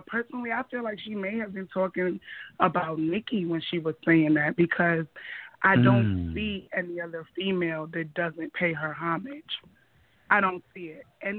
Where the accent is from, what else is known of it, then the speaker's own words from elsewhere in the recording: Brooklyn, New York, United States; I'm from Brooklyn